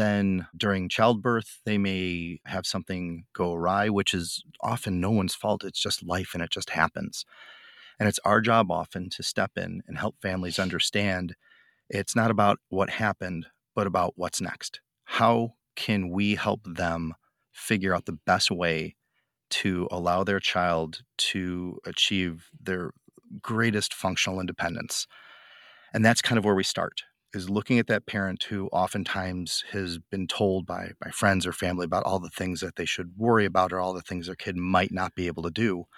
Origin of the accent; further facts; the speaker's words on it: Chicago, Illinois, United States; also born or lived in Florida; we moved from Florida back up to Chicago, where I was born and raised, and I went, got my PT degree, graduating in 2001.